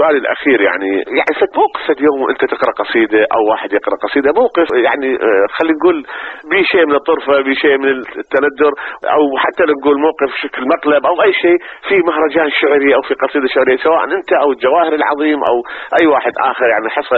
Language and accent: Arabic; Iraq; احنا نفخر احنا عراقيين